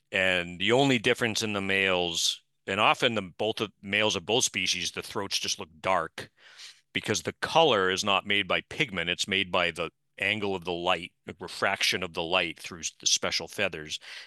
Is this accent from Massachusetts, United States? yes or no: yes; Brockton, Massachusetts, United States; I know Easton. I'm from Brockton.